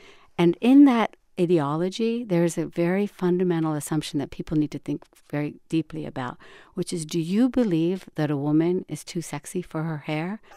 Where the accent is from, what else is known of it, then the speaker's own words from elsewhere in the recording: India; now in United States; You know, I was born in 1965. When I grew up in India